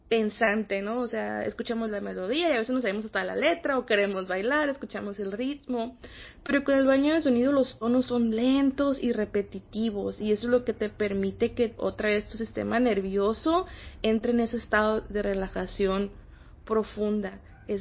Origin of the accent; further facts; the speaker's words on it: Imperial Valley, California, United States; also born or lived in Yuma; Aquí en el Valle Imperial acabo de regresar. Yo soy de aquí del Valle Imperial, pero viví 4 años en Yuma. Entonces apenas tengo un año viviendo aquí en el centro otra vez